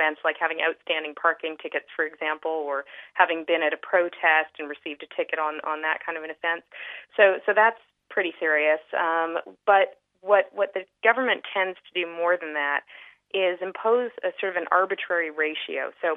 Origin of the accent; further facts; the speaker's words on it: Canada; what's frustrating about this as a Canadian is the fact that this hunt occurs in public space.